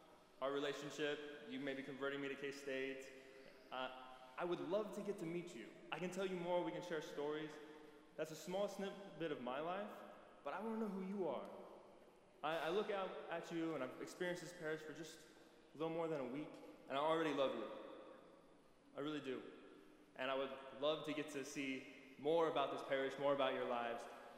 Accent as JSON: {"language": "English", "town": "Hays", "region": "Kansas", "country": "United States", "said": "So, I am from Hayes, Kansas, or more properly speaking, Hayes, America. I graduated from TMP High School back in 2013"}